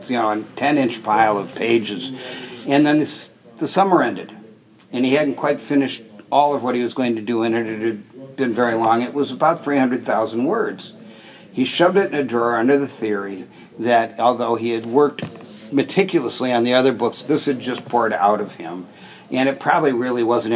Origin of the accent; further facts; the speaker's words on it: Chicago, Illinois, United States; And I'm from Chicago. And it's way too close to home.